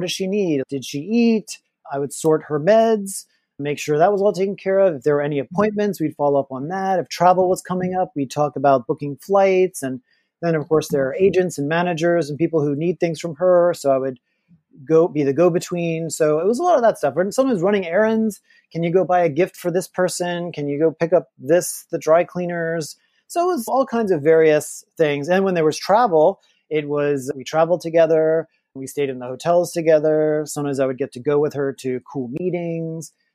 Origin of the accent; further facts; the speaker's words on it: Louisiana, United States; now in Los Angeles, United States; I'm from Louisiana. We were poor growing up, and I found myself in Los Angeles